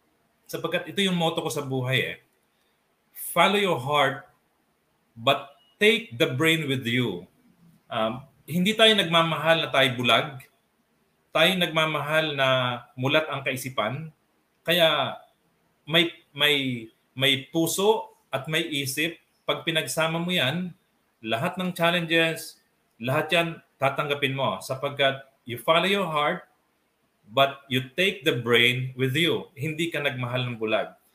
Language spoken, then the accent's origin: Tagalog; Puerto Galera, Mimaropa, Philippines; Kasi taga Puerto Galera po ako, Oriental Mindoro, at siya ay dito sa Pampanga.